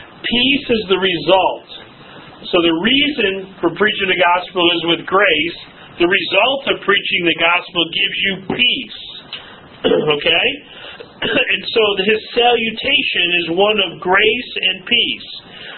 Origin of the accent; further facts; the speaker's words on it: New York, United States; No. Well, you weren't? Well, where were you? I was up north by the lake.